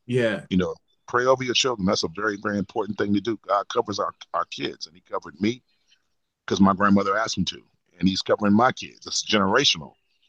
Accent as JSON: {"language": "English", "town": "San Diego", "region": "California", "country": "United States", "tie": "born or raised there", "said": "And so, yes, growing up in San Diego, man, was a vibe because it taught me to be a bigger thinker."}